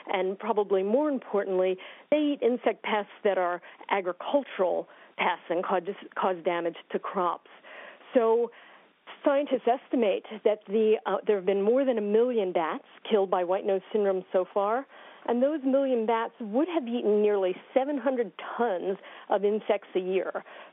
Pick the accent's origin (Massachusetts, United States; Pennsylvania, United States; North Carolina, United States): Pennsylvania, United States; now in Maryland, United States; I live in Maryland. I grew up in Pennsylvania.